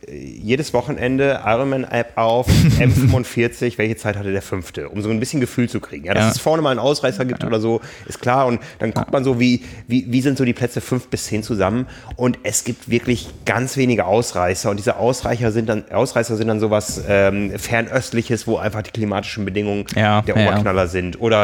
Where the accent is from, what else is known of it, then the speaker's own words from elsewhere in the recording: Hamburg, Germany; der Wind ist mein Freund als Hamburger.